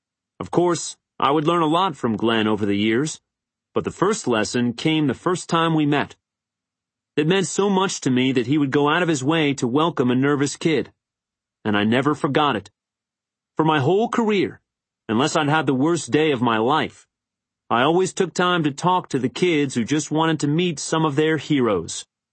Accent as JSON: {"language": "English", "town": "Brantford", "region": "Ontario", "country": "Canada", "tie": "born or raised there", "said": "in my hometown of Brantford, Ontario."}